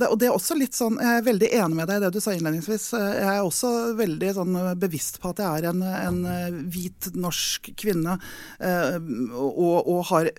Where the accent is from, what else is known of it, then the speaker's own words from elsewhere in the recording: Northern Norway, Norway; jeg også egentlig fra Nord-Norge, selv om ingen hører det på dialekten min